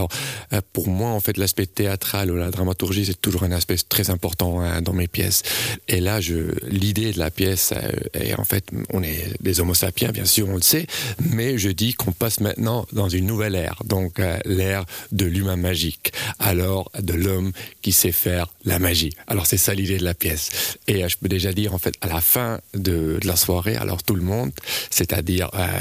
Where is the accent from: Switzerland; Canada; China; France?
Switzerland; Brig, Valais; now in Bern, Switzerland; je suis au Valaisan, j'ai grandi à Brie, mais maintenant ça fait une éternité, 17 ans que j'habite Berne.